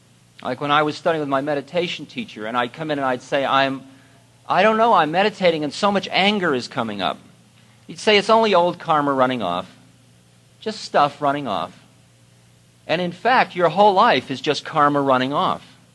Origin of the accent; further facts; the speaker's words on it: Newton Centre, Massachusetts, United States; What about all the rest of the people I grew up with in Newton Center